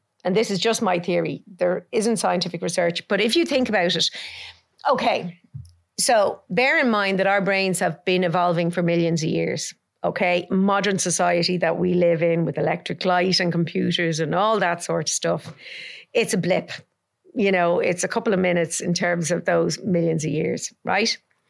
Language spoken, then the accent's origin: English; Ireland; I do think it's a real challenge being Irish because you kind of get laughed at for doing that kind of stuff.